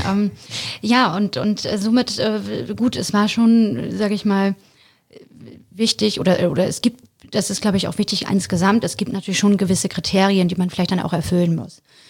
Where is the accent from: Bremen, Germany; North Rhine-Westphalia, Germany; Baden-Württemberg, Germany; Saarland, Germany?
Bremen, Germany; born there; now in Hamburg, Germany; Ich bin ursprünglich gebürtige Bremerin, bin dann zum Leidwesen meiner Familie in meine Wunschstadt Hamburg gezogen.